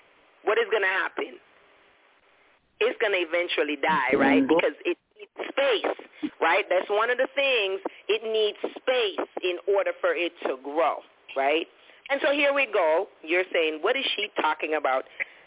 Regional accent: Jamaica; because growing up in Jamaica and stuff, it was so hot, whatever, whatever.

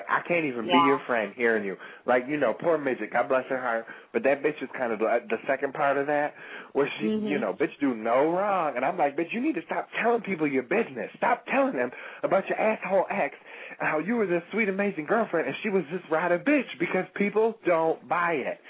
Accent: Missouri, United States; Well, honey, I'm from Missouri.

